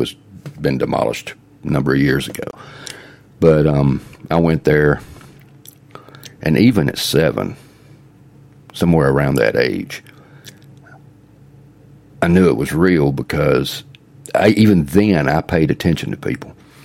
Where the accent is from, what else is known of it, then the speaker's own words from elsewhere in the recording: Marietta, Georgia, United States; also born or lived in Dallas, Georgia / Douglasville; But I actually lived in Marietta when I first grew up as a child, till I ended up moving to Douglasville